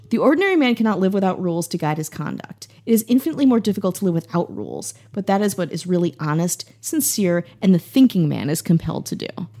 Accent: Milwaukee, Wisconsin, United States; I'm from Milwaukee, which is about 2 hours away, and it's maybe 30 minutes from Madison, the capital of Wisconsin.

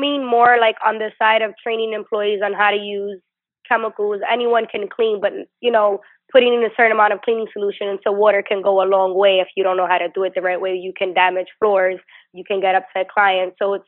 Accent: Florida, United States; now in New York, United States; Well, I'm originally from Florida and I moved to New York.

